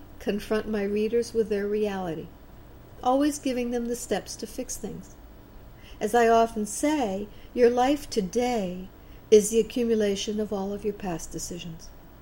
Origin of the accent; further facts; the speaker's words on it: Brazil; I use agates that come from my home country of Brazil, where my father had mines.